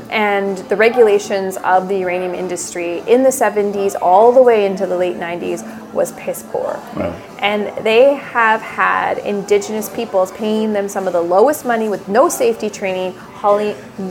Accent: Saskatchewan, Canada; So, first off, I wasn't born and raised in Fort Chipewyan. My family lived on our traditional trap line in northern Saskatchewan.

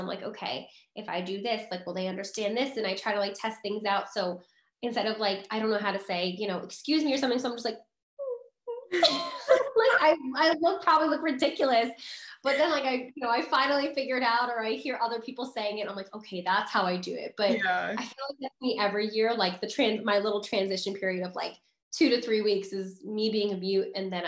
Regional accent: New Jersey, United States; I mean, you know, I grew up in Jersey. I grew up on the beach.

